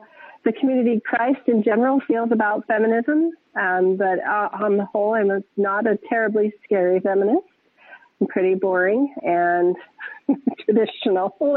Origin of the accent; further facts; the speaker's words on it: Utah, United States; I grew up in Utah, as one might expect, and had a pretty traditional mainstream LDS Mormon upbringing.